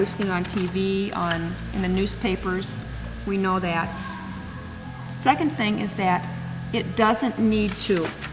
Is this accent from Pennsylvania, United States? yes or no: no; Minneapolis, Minnesota, United States; we're from Minneapolis.